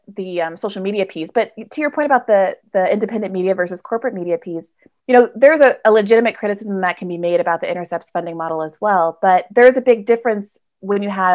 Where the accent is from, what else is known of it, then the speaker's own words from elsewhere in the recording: Washington, District of Columbia, United States; born there; also born or lived in North Carolina; My mom was in her doctoral program at NC State. And we lived there for 6 years in my youth. But I was born in Washington, D.C., where my parents met because they both went to Howard University.